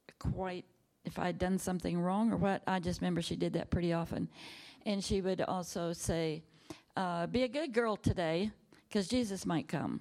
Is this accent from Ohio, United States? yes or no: no; Quinter, Kansas, United States; I was born and raised in Kansas. I was born in the farmhouse where I was raised. And it's a little town called Quinter. I was just a kid and out in the plains of Kansas.